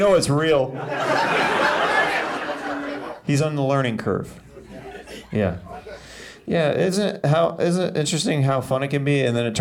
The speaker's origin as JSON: {"language": "English", "region": "Kansas", "country": "United States", "said": "And I have family that live in trailer parks. I'm from Kansas, like I'm a country boy, you know?"}